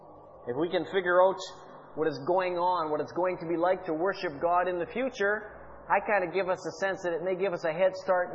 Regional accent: Canada; although I'm Canadian and I like the way Canadians do things because that's my culture

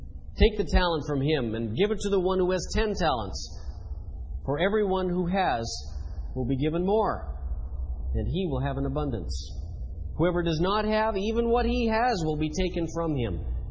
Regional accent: Canada; I come from Canada. As many of you know, Canada is a land of immigrants.

